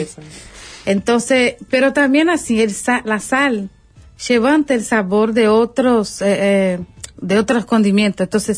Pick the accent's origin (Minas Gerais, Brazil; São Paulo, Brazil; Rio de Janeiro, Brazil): Minas Gerais, Brazil; si yo digo a cualquier persona brasileña así, yo soy de Minas Gerais, ya consideran que es buena la comida.